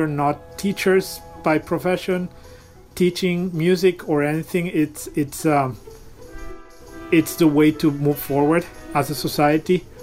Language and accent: English; Guatemala City, Guatemala Department, Guatemala; now in New York City, United States; I am originally from Guatemala City, and I live in New York City right now.